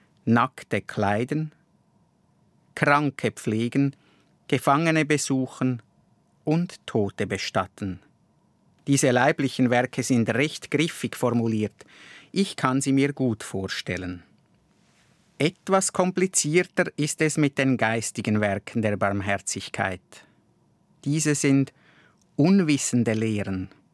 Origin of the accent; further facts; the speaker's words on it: Graubünden, Switzerland; Im Safiental, wo ich aufgewachsen bin, gab es das Wort barme. So wurde die Futterkrippe der Kühe genannt.